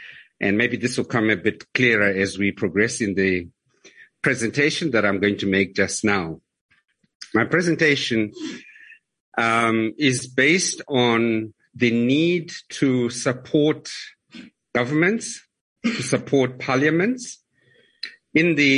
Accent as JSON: {"language": "English", "country": "Zimbabwe", "said": "I'm from Zimbabwe"}